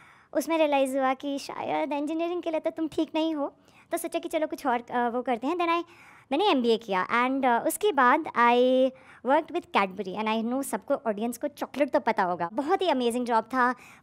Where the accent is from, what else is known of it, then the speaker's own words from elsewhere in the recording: Meerut, Uttar Pradesh, India; now in Delhi, India; मैं UP से हूँ, बेसिकली दिल्ली में 25 साल के आसपास हो गए, बट रूट्स अभी भी वहीं से हैं।